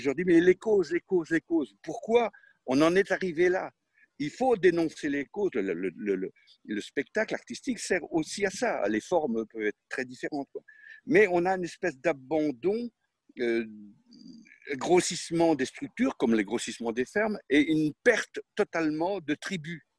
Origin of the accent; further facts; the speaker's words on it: Pays de la Loire, France; enfin, en tout cas nous, chez nous, en Maine-et-Loire